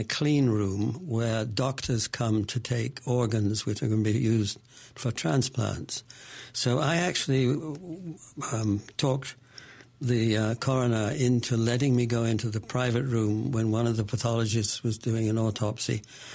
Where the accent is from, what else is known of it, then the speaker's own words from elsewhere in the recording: Glasgow, Scotland, United Kingdom; born there; I was born in Curzon Street, within sight of Botanic Gardens, Maryhill.